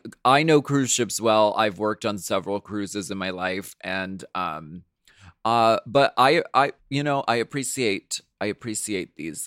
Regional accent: Toronto, Ontario, Canada; I'm from Toronto, Canada, and I've been a dancer with Royal Caribbean for almost 4 years now

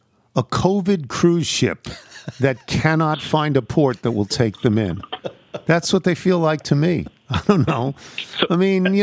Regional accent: New York, United States; now in Washington, United States; 1979 is when I got here to Washington. And I came from New York, and New York has two of everything.

